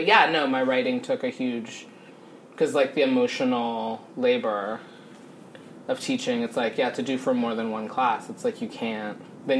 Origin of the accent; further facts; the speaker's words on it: Los Angeles, California, United States; I mean, actually, I grew up in Los Angeles.